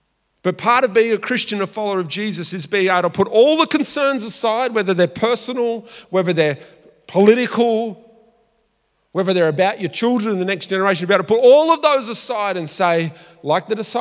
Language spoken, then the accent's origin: English; Australia; Part of being an Aussie is that we are filled with doubt and skepticism about the things of God.